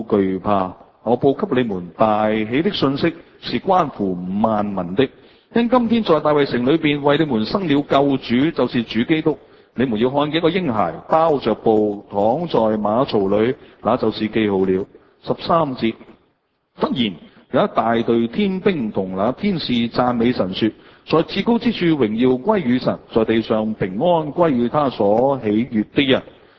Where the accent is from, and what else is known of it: Hong Kong